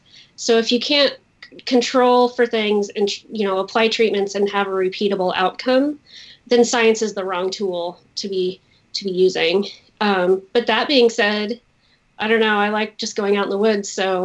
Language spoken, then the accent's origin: English; Wyoming, United States; now in Oregon, United States; I was that weird kid growing up in Wyoming that would just check the ghost books, the 5 ghost books out over and over and over again.